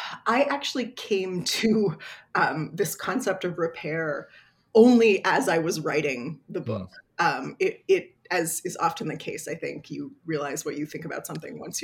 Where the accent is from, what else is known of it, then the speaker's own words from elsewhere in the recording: Toronto, Ontario, Canada; moved away as an adult; now in Vancouver, Canada; when I first moved to Vancouver as an 18-year-old, I grew up in Toronto, so a different part of the country.